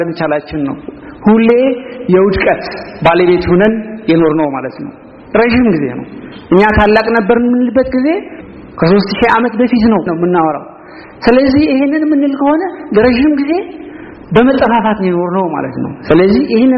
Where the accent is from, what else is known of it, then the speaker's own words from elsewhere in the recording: Tigray, Ethiopia; ግን ደሞ እንደ ትግራዋይ ደሞ በዛ ያሉ ነገሮችን ብታዩ ምንም በጣም አሳዛኝ ነገር ነው።